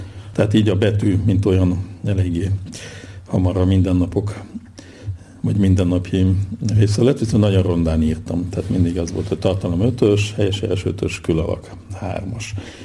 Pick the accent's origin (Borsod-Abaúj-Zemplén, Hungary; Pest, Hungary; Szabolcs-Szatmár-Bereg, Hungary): Pest, Hungary; Gödöllő; also born or lived in Soviet Union; now in Budapest, Hungary; én kisvárosban nőttem föl, tehát most már lassan 40 éve élek Budapesten, de annak idején 8 általános Gödöllőn jártam ki, azelőtt pedig hát éltem a Szovjetunióban is egész kisgyerekként, úgyhogy tulajdonképpen kétnyelvű vagyok.